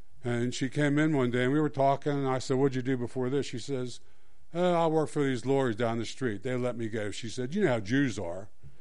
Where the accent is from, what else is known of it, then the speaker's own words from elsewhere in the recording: Pikesville, Maryland, United States; While growing up in Pikesville and attending Jewish day school, I thought the whole world was Jewish.